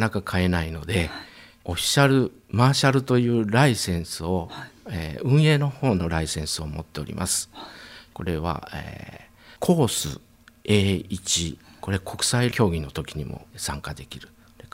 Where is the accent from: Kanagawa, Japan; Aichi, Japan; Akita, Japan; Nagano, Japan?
Aichi, Japan; Seto; 私も、瀬戸で生まれ育った64歳です。